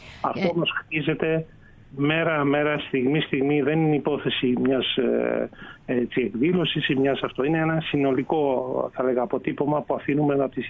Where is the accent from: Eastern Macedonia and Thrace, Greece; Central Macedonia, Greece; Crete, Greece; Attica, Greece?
Central Macedonia, Greece; όπως εδώ στην πατρίδα μου πάνω στην Πέλα.